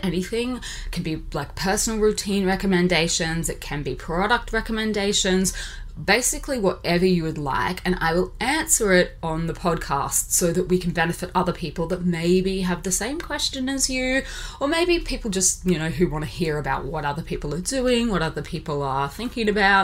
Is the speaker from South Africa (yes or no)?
no; Australia; moved away; as an Aussie living overseas, it's next to impossible for me to go home to Australia at the moment